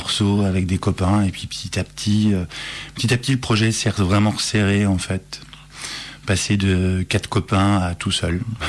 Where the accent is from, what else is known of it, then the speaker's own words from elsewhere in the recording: Lyon, Auvergne-Rhône-Alpes, France; born there; also born or lived in Thonon-les-Bains; Ça fait 2 ans que je suis sur Lyon. J'ai habité longtemps, je suis né à Lyon en fait, et après j'ai longtemps habité en Haute-Savoie à Thonon-les-Bains.